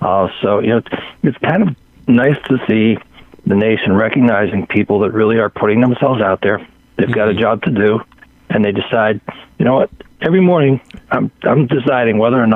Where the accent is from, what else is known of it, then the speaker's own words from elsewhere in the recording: Pittsburgh, Pennsylvania, United States; I'm from Pittsburgh, and so I just saw where UPMC is saying